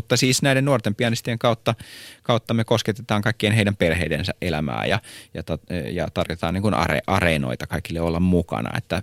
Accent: Espoo, Uusimaa, Finland; Mä olen itse espoolainen

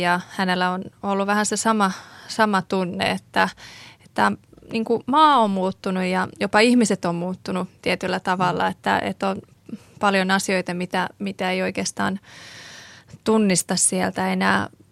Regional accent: Afghanistan; now in Finland; Suomi on myös mun kotimaa, ja me tiedän, että täällä on se tulevaisuus ja elämä. Mutta jotenkin se oma lähtökohta, kun seuraa, mun mielestä Afganistan on vaan kärsinyt niin paljon maana

